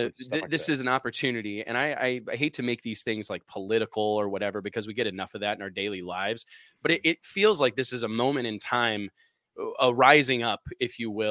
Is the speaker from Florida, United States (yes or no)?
no; Missouri, United States; there are people that I'm from Missouri, right, JT, the show me state.